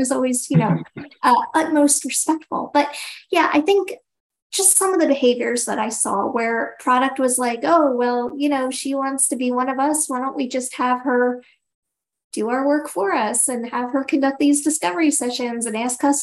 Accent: Philadelphia, Pennsylvania, United States; Now, I am originally from Philadelphia. Some people might not know what that means, but we kind of have a bit of a tough skin.

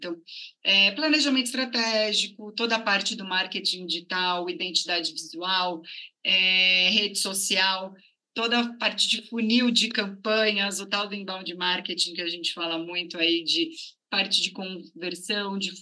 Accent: São Paulo, Brazil; Eu sou daqui mesmo, de São Paulo, nasci e morei a vida toda aqui, morei uma temporada fora do país, mas fazendo um intercâmbio curto aí, mas morei sempre a vida toda aqui em São Paulo.

